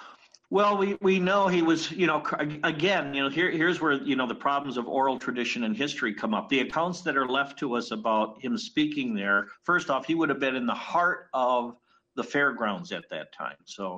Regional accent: Racine, Wisconsin, United States; Oh, I love Alexander Hessler only because he's buried in my hometown. That's I love that reason, but not that alone. Alexander Hessler came to Racine early on.

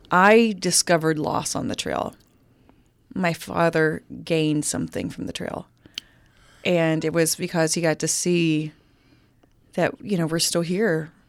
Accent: Oklahoma, United States; We're both Cherokee from Oklahoma.

